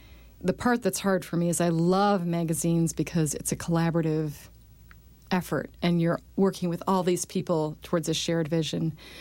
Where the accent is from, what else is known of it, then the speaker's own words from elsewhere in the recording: Lansing, Michigan, United States; Even as a child, I grew up in Lansing, uh-huh.